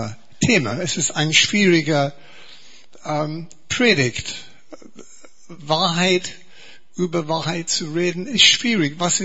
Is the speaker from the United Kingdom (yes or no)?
yes; England, United Kingdom; German is a second language; Bitte vergib mir, ich bin Engländer und ich mag das Wort Truth.